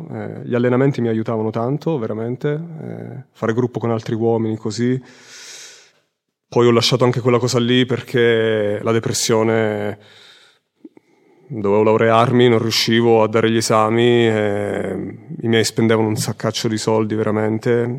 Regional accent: Abruzzo, Italy; sono abruzzese, sono 3 anni e mezzo che sono in cammino

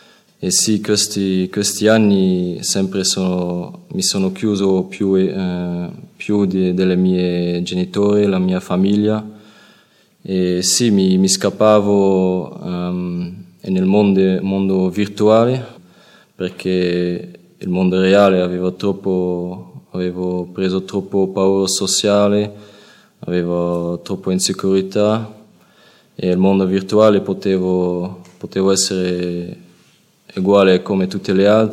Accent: Belgium; Italian is a second language; vengo dal Belgio. Adesso ho 25 anni

